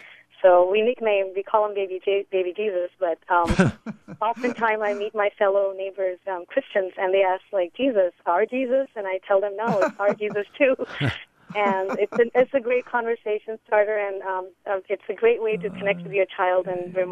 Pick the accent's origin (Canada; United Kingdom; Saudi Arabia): Saudi Arabia; also born or lived in India; now in United States; I'm from India, but I grew up in Saudi Arabia. I was born and raised there